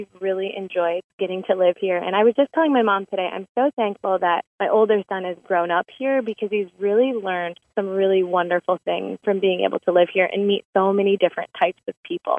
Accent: Midwest, United States; now in Philadelphia, United States; We're from Wisconsin and Michigan, small town.

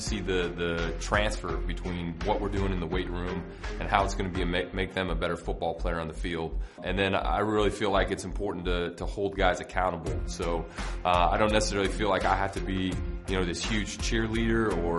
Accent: Nebraska, United States; I grew up in Nebraska, and the University of Nebraska was where I did my bachelor's degree.

